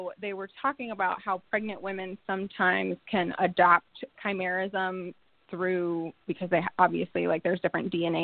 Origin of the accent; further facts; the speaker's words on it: Alaska, United States; from Alaska.